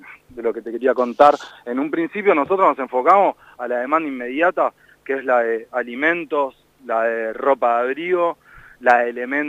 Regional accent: La Plata, Buenos Aires Province, Argentina; Mirá, yo soy del barrio de Tolosa, ahora estoy tomando un matecito acá al sol en Tolosa.

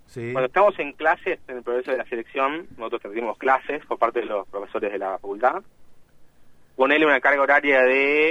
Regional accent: Buenos Aires, Argentina; Yo soy de la Ciudad Autónoma de Buenos Aires. Sí. Y estudié en el Colegio Ort.

